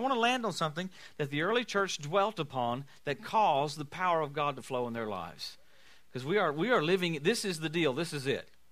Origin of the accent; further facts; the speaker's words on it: Louisiana, United States; now in Tulsa, United States; And I'm from Louisiana. Colleen and I, we live in Tulsa